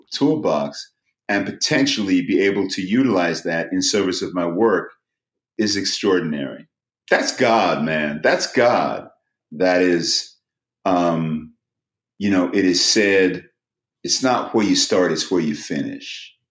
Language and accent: English; Lewisham, London, United Kingdom; It's a wonderful thing that I don't necessarily sound like I am from Lewisham, but it's also a wonderful thing that I could sound